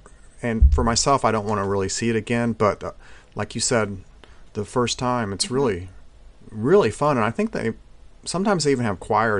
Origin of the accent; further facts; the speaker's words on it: New Market, Tennessee, United States; No, and even though we're from Newmarket, just right down the road is Jefferson City, and it's the large city. We're the small city of Newmarket.